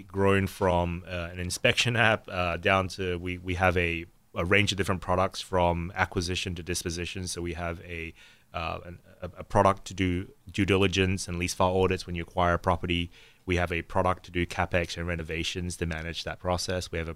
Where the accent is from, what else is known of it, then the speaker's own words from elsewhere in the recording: Australia; I grew up in Australia, and my background is in graphic design.